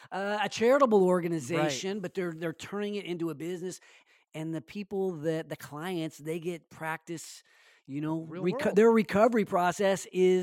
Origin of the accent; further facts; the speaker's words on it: Sacramento, California, United States; You know what? Not in my hometown. Failure is not an option. I think if the business community, the business leaders of Sacramento come together, we can reverse that.